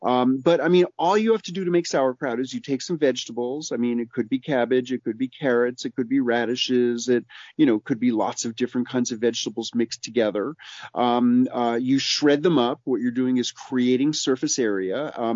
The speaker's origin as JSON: {"language": "English", "town": "New York City", "region": "New York", "country": "United States", "tie": "born or raised there", "lives_now": "Tennessee, United States", "said": "In 1993, when I moved from New York City to rural Tennessee and had a garden for the first time, I was such a naive city kid"}